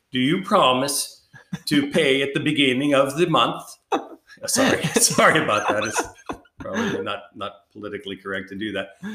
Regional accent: California, United States; now in Sweden; I'm from California, born and raised. My dad is Swedish, but we didn't really do Swedish in the house.

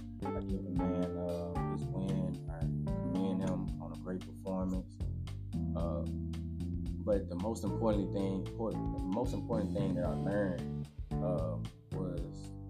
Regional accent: Memphis, Tennessee, United States; that I would have my first professional fight at the FedEx Forum in my own hometown, in front of my hometown?

